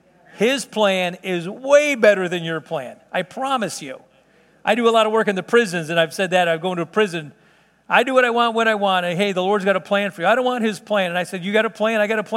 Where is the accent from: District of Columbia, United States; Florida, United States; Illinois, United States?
Illinois, United States; Chicago; But, you know, I'm from South Chicago originally. Don't hold that against me. I was a real young kid.